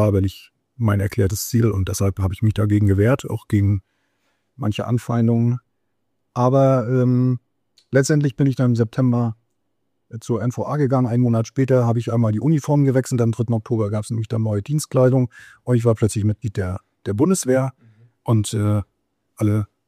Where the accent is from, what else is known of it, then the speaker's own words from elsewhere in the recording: Parchim, Mecklenburg-Vorpommern, Germany; Ich komme ja tatsächlich ursprünglich aus Parchim, das ist im Mecklenburg-Vorpommern, also quasi im Osten unserer, also im Norden eigentlich, aber eben in der ehemaligen DDR. Und da bin ich ja quasi groß geworden.